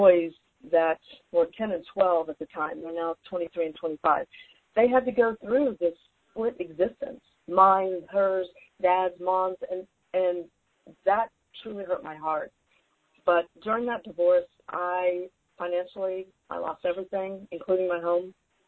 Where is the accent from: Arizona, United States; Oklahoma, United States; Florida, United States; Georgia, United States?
Oklahoma, United States; also born or lived in California; always tell people that I'm from Oklahoma. But the reality of it is we moved around a lot when I was younger